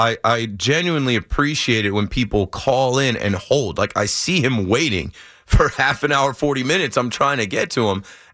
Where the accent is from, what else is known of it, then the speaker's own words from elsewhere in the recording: New Jersey, United States; I'm from Monmouth County. I'm from the Jersey Shore. Not far from Atlantic Highlands where Frank called from.